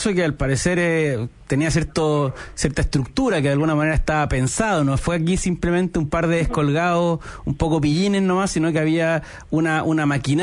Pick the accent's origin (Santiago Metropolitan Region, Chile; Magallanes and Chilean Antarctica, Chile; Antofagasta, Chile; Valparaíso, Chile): Valparaíso, Chile; Yo soy de Valparaíso.